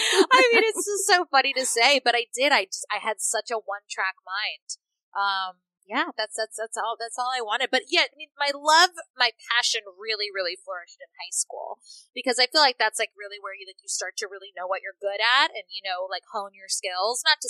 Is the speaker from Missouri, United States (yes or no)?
no; California, United States; because I was from Northern California. You know, I grew up around there. I knew Modesto. I had played soccer in Modesto.